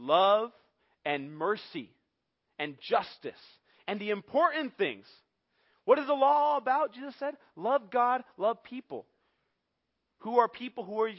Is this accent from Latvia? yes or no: no; Bolivia; because I'm from a Latin culture. I'm American and Bolivian. I was born and raised in Bolivia.